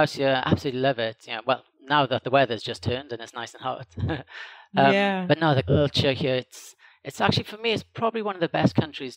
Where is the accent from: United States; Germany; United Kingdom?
United Kingdom; Wales; now in Spain; Well, yeah, I'm Welsh, so I speak, you know, a little bit Welsh. Of course, I speak English.